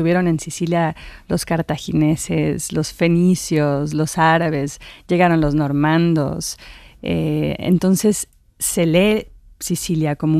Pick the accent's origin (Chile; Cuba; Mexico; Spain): Mexico; now in New York, United States; siendo mexicana y ahora habiendo vivido tanto tiempo en Estados Unidos